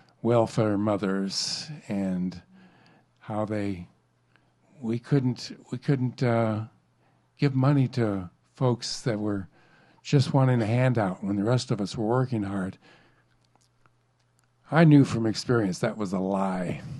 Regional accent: Long Beach, California, United States; I grew up in North Long Beach, Lakewood, in a mostly white community.

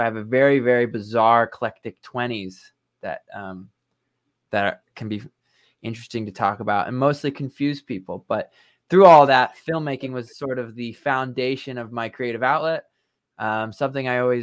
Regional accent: Oregon, United States; I grew up in Oregon, outside of Portland.

